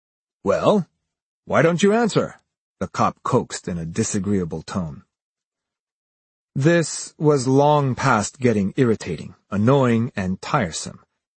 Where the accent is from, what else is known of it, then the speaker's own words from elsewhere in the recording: Japan; Despite being born and raised in Japan, I was still considered a foreign resident, so I was required to be registered as one and have an alien registration card.